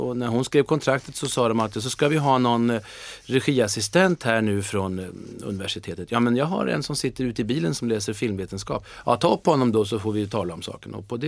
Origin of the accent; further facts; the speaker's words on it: Örebro, Örebro County, Sweden; Sen har ju jag alla tänkbara nostalgiska skäl att vara örebroare, för jag är ju född i Örebro. 1946 föddes jag här i stan. Mm. Och jag tycker jag har vuxit upp i stan och bott och gått i skola här.